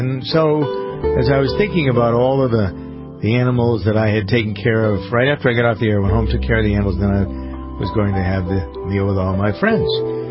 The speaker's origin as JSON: {"language": "English", "country": "United States", "said": "Most of you know who have listened to me for a long time that I am an American family farmer as well as a broadcaster."}